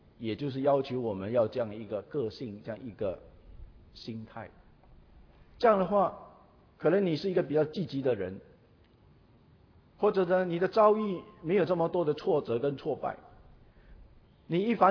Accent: China; 我们中国人古人都有说要立志

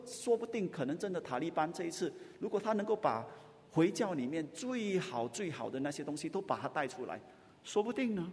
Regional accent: Singapore; 至少这是我们作为新加坡人的一个自豪感。我们不单是新加坡人，我们更是基督徒。

